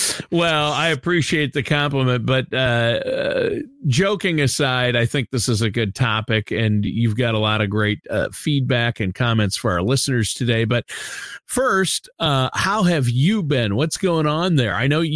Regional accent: Iowa, United States; Or flat, like northern Iowa, where I grew up in Minnesota-Iowa border, it's just flat. You can see for miles. There's not a hill in town

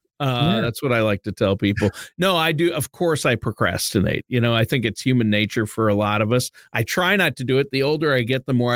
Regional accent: Minnesota, United States; I'm from Minnesota, though, so I know all the Bulls fans and Chicago fans need to cut me some slack.

